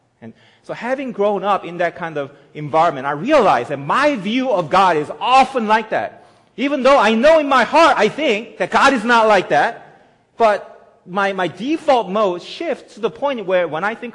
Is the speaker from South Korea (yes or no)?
yes; South Korea; So I grew up in South Korea